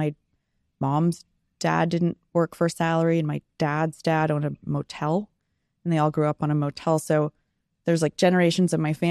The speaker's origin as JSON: {"language": "English", "town": "San Diego", "region": "California", "country": "United States", "tie": "born there", "said": "I was born in San Diego at Sharp Memorial Hospital, only child, eternally an only child."}